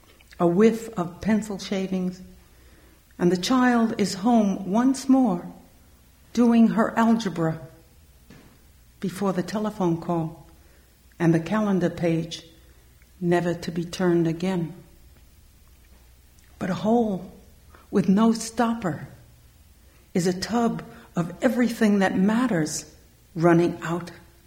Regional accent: Manhattan, New York, United States; This is my Kansas City poem. I'm from Manhattan in New York. I didn't even know where Kansas City was.

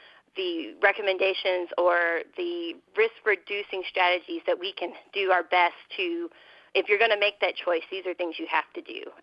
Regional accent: Louisville, Kentucky, United States; My hometown is Louisville

